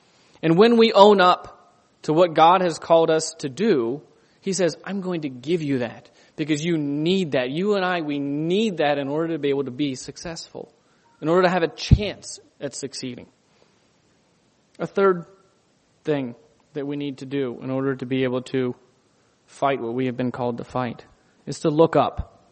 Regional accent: Ohio, United States; I grew up in Ohio and we had chickens.

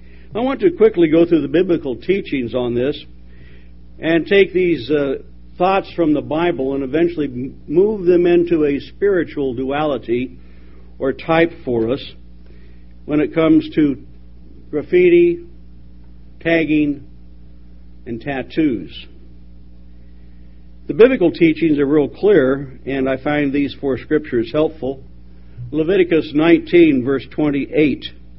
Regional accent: Wyoming, United States; I'm from Wyoming. And the area where I grew up, Colorado, Wyoming, Nebraska, I've seen some unusual things.

